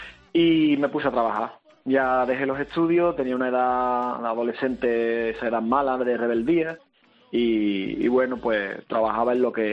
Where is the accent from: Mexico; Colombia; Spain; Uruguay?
Spain; Seville, Andalusia; Solo que como yo nací en Sevilla y me crié con sevillanos, le aspiramos la Z es del ceceo.